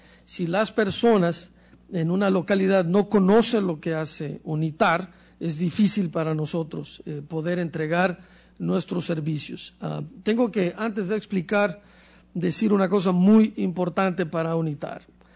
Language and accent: Spanish; Ecuador; Yo vengo de Ecuador, soy ecuatoriano